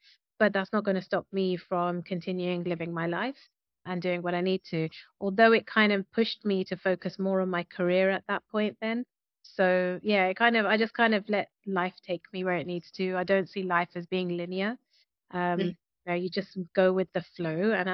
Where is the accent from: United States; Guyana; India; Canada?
India; I do know that obviously, being Indian and coming from an Indian family, there are pressures around, you know, getting married by certain ages.